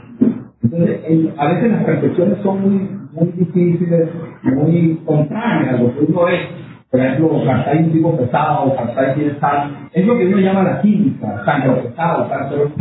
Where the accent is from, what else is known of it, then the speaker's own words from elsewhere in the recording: Venezuela; la alimentación es uno de los marcadores fundamentales para reconocernos como venezolanos